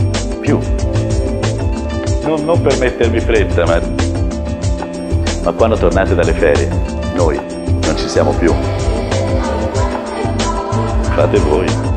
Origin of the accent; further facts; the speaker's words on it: Florence, Tuscany, Italy; born there; Io sono nato a Firenze. È chiaro? Io sono emozionato come la prima volta che andai agli Uffizi. Io sono nato a Firenze.